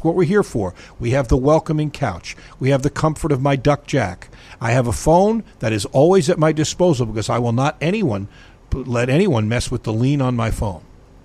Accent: New York, United States; I grew up on Long Island where the golf courses are very, very crowded.

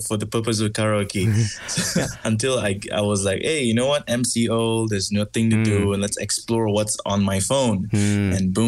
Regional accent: Ipoh, Perak, Malaysia; also born or lived in Kuala Lumpur; I'm from Ipoh, born and raised in Ipoh. I worked in KL, and now I'm back in Ipoh because of family business.

